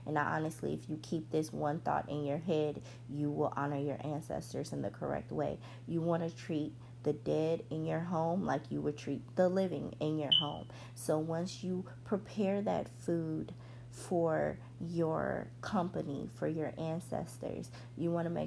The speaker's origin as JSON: {"language": "English", "town": "Chicago", "region": "Illinois", "country": "United States", "said": "Like, I'm from Chicago."}